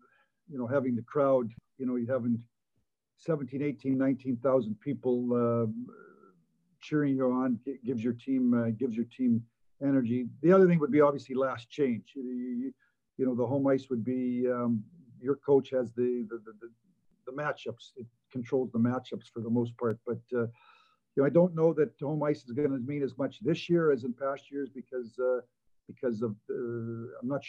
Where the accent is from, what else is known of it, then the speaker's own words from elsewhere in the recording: Canada; I guess I'm going to give you my thoughts being a Canadian.